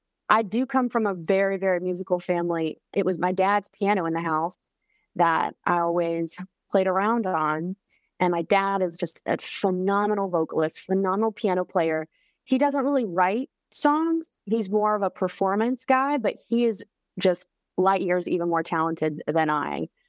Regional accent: Charlotte, North Carolina, United States; And I think the last show I did was in March in my hometown of Charlotte.

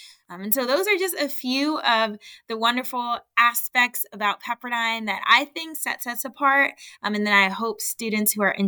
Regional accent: Los Angeles, California, United States; born or raised there

